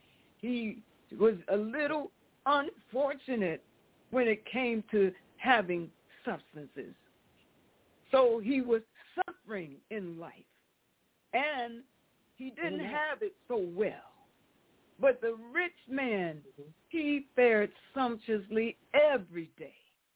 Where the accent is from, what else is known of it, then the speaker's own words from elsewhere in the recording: the South, United States; And I remember this from my childhood and growing up in the South.